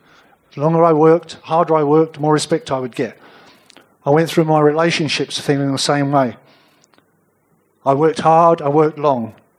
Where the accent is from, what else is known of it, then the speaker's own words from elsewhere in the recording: London, United Kingdom; I grew up in bliss because I was so ignorant growing up in London.